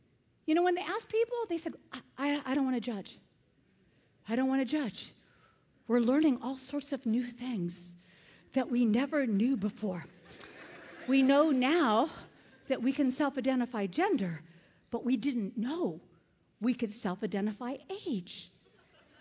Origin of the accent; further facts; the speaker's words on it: Colorado, United States; is that just because I'm from Colorado and people smoke pot there?